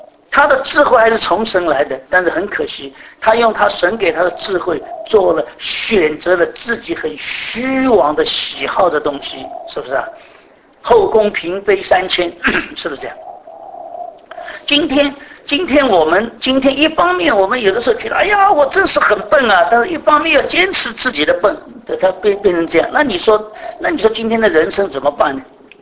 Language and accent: Chinese; China; 我们中国人就按照根据中国人的习俗